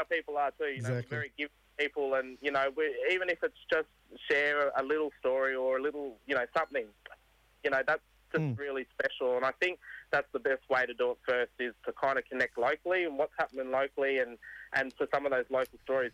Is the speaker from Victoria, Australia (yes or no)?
no; New South Wales, Australia; Yeah, so I'm a Wiradjuri man. My people are from the Dubbo and Parkes region of Central West, New South Wales.